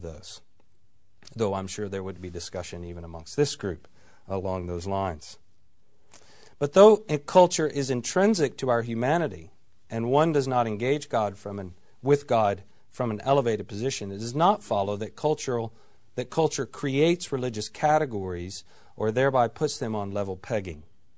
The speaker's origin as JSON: {"language": "English", "country": "United States", "lives_now": "Edinburgh, United Kingdom", "said": "As an American living in Edinburgh, in Scotland, in the UK, in Europe"}